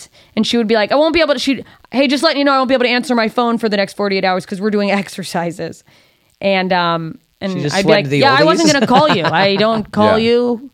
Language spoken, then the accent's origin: English; Alaska, United States; also born or lived in Germany / Mississippi; And then in 6th grade, my mother drove me and my brother from Mississippi to Alaska.